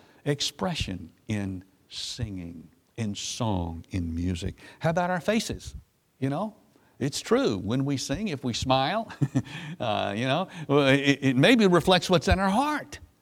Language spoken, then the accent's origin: English; Memphis, Tennessee, United States; I'm from Memphis, Tennessee, so I'm a Southerner.